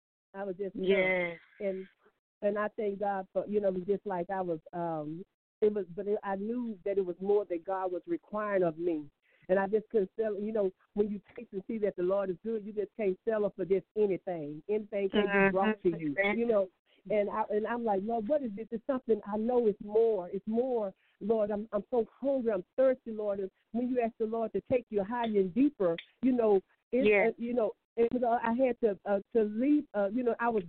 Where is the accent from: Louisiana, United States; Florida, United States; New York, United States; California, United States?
Louisiana, United States; Jonesboro; I'm originally from Jonesboro, Louisiana. I grew up a little girl in the church